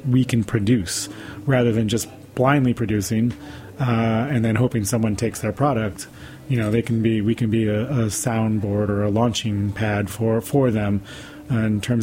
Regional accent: Rochester, New York, United States; now in Brooklyn, United States; I'm from Rochester, New York. I lived in Syracuse for a little bit. Spent a lot of time in the Adirondacks. Lived in Brooklyn for 11 years now. So. You know, I'm New York through and through

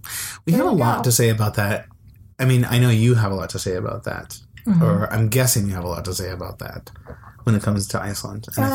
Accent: United States; I mean, as an American, mm-hmm.

